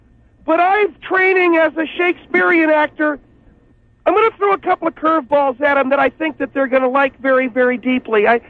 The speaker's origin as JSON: {"language": "English", "region": "California", "country": "United States", "said": "but I come from California. I've been here before."}